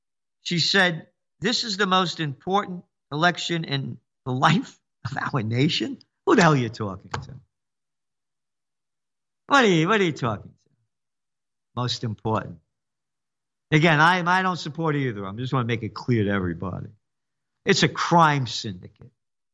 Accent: Bronx, New York, United States; I'm a guinea from the Bronx.

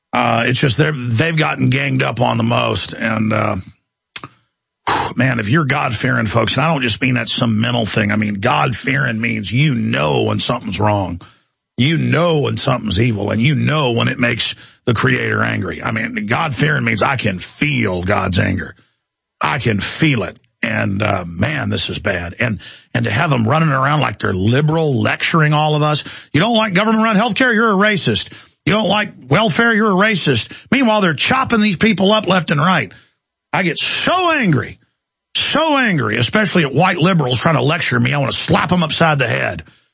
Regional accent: Dallas, Texas, United States; And, you know, I'm pretty young. I'm 38. I grew up in Dallas, black friends, white friends.

